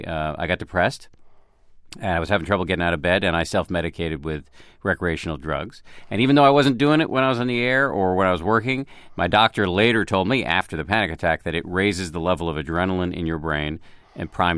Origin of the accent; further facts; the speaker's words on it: Newton, Massachusetts, United States; You know, I grew up here in Newton, and my parents are doctors at Harvard, secular scientists